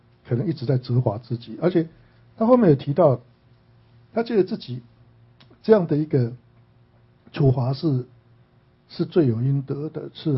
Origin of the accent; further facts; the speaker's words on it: China; 可是像我们中国人的话，我们会有一个习惯